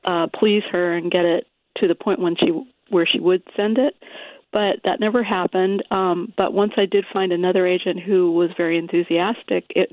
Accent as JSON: {"language": "English", "region": "California", "country": "United States", "tie": "born or raised there", "said": "Well, I've lived all my life in California, but both my parents are from the Chicago area."}